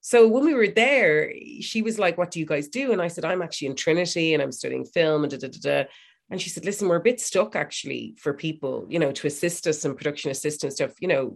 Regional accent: Dublin, Leinster, Ireland; We said, we're from Dublin.

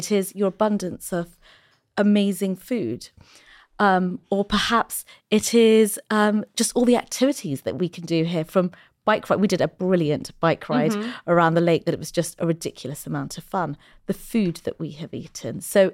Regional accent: London, United Kingdom; I was born in London. Mm-hmm. I was raised in London.

